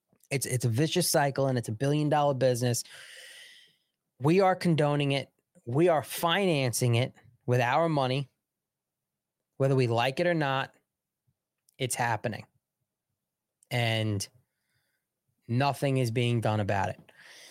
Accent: United States; me as an American, I have no desire to go to any other country right now.

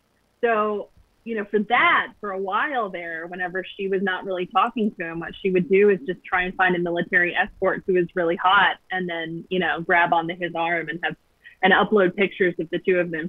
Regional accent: United States; I'm an American.

